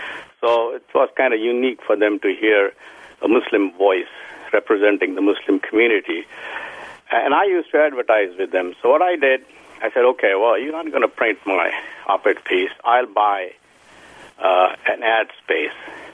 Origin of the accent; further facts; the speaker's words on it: India; born there; I was born in India.